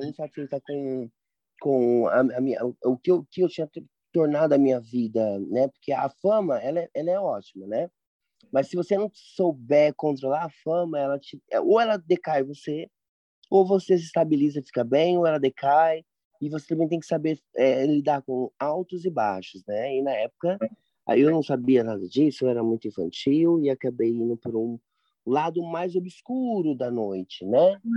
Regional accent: Campinas, São Paulo, Brazil; born there; Então, tipo, eu nasci em Campinas, né? Eu comecei pelo interior, pelo menos, né?

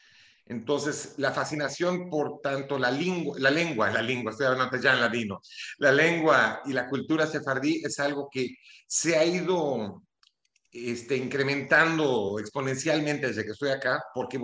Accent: Mexico; accent: Mexican; now in Spain; yo nací en México, pero con todo el dolor de mi alma, admito que nunca me sentí en casa en México. No me sentí en casa, es un país al cual quiero mucho, en el cual crecí, el acento mío sigue siendo bastante mexicano cuando hablo.

